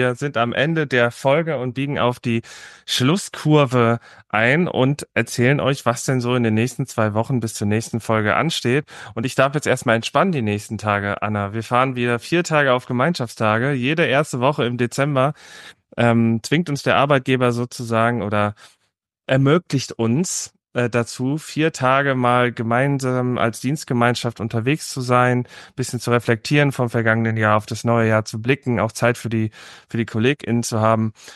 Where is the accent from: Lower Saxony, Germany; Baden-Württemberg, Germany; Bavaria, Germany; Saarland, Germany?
Lower Saxony, Germany; Osnabrück; nach Osnabrück fahren darf. Das Stadion, wo ich aufgewachsen bin, wo ich früher eine Dauerkarte hatte.